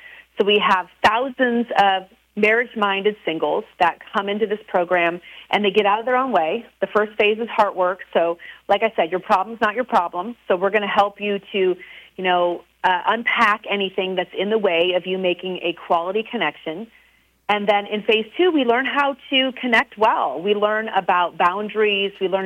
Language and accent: English; Midwest, United States; I come from the Midwest originally, and people didn't even know what Sweetest Day was